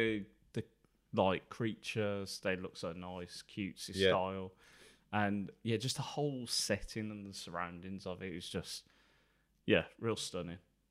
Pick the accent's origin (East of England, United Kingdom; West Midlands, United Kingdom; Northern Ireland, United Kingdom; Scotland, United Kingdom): West Midlands, United Kingdom; Birmingham; And being a Brummie, I'm obviously going to be a bit